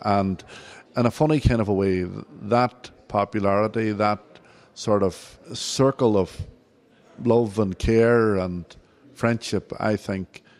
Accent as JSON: {"language": "English", "town": "Derry", "region": "Northern Ireland", "country": "United Kingdom", "said": "Well, I come from Derry in Northern Ireland, and in the early 70s, Derry was at the epicentre of the conflict there. And where I lived in the Craigan Estate"}